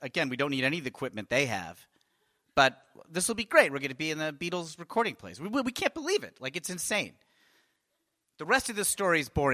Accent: United States; And I said, well, actually, I'm an American. I don't know if my bank account is American.

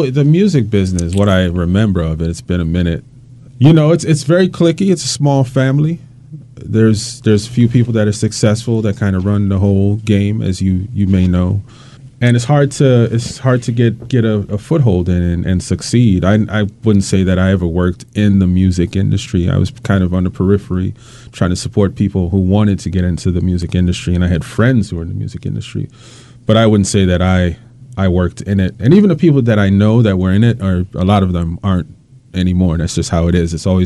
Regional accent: Jamaica; So I came up with the being Jamaican and being a fan

